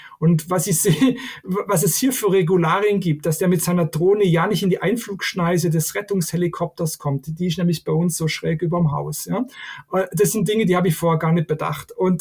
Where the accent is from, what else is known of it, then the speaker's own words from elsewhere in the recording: Switzerland; aber bei uns in der Schweiz und auch in anderen Ländern steigt Abo stärker an, als das in Deutschland der Fall ist.